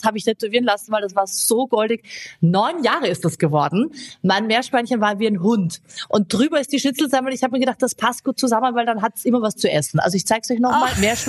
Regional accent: Vienna, Austria; Ich bin Wienerin, Melange.

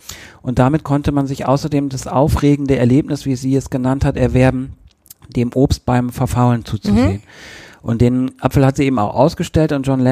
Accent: Vechta, Lower Saxony, Germany; in Vechta in Niedersachsen, wo ich aufgewachsen bin

